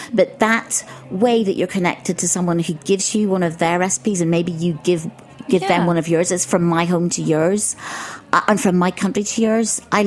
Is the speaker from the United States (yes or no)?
no; Ireland; I grew up in Ireland, so there was nothing exotic